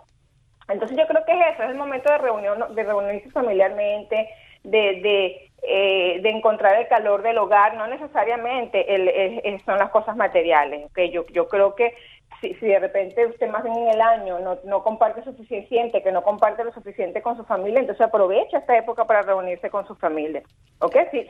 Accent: Venezuela; yo soy venezolana y aunque vivo afuera

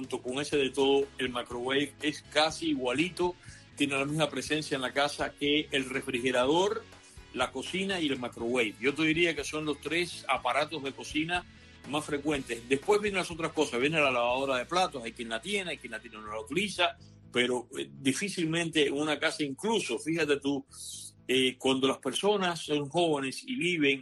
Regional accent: Cuba; now in United States; Yo hasta que me fui de Cuba en el año 92, todavía en Cuba sabía que existía y había alguno por aquí, alguno por allá, pero francamente el hornillo de microwave no existía. Y aquí, cuando llegué a Estados Unidos

